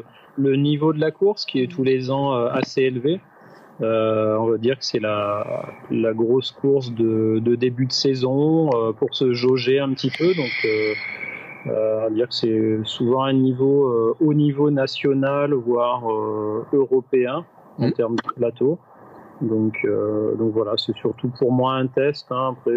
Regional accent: Draguignan, Provence-Alpes-Côte d'Azur, France; born there; also born or lived in Bordeaux; voilà. Je suis né dans le Var, à Draguignan. Donc, je suis plutôt varois, sudiste, on va dire.

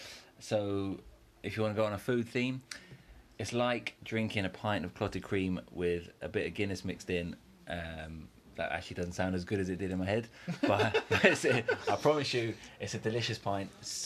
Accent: England, United Kingdom; now in Ireland; I am an English man living in Ireland, drinking an American stout in an Irish pub, which is a brave move.

